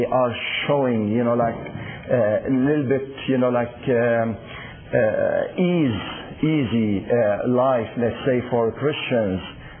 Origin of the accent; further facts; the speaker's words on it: United States; they didn't bother us because, you know why? Because we are American.